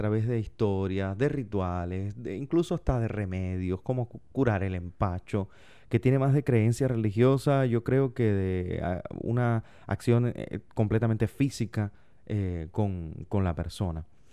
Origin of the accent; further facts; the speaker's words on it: Cuba; Como cubanos estamos profundamente ligados a la espiritualidad y a la fe en todas sus formas.